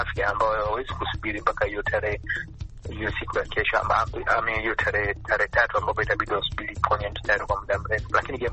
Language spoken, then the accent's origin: Swahili; Tanzania; now in United States; pia hata nyumbani kwetu Tanzania